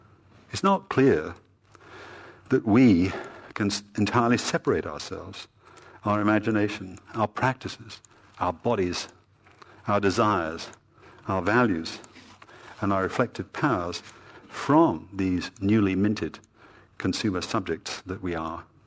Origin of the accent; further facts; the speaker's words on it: United Kingdom; As a Brit, of course, I am no less burdened